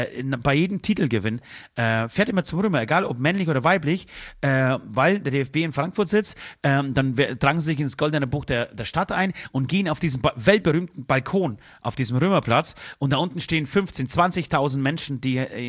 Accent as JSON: {"language": "German", "country": "Bulgaria", "said": "Ich komme aus Bulgarien"}